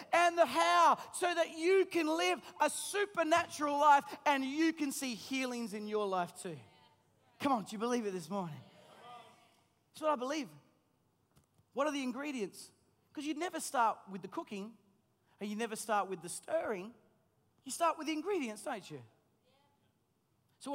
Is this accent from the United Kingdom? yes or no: no; Australia; We're so Aussie, aren't we?